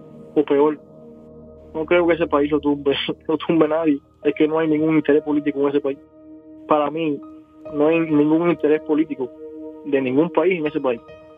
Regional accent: Cuba; solamente que somos cubanos

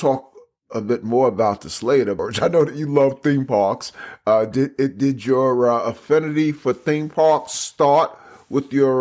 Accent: New Jersey, United States; Where in Jersey? Because I'm from up that way.

